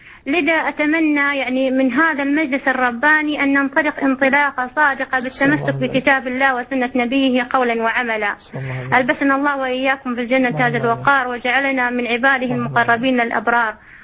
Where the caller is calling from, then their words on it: United Arab Emirates; من الإمارات.